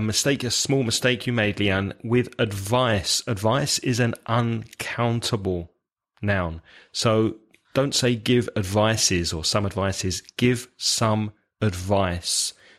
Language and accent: English; London, United Kingdom; Now, when I speak, because I'm from London, I don't pronounce the T.